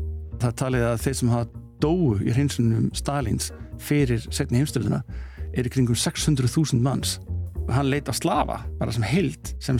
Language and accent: Icelandic; England, United Kingdom; now in Iceland; Ég ólst upp í Englandi og það er sannlega setni heimstöldin stærri heldur hún er hérna á Íslandi.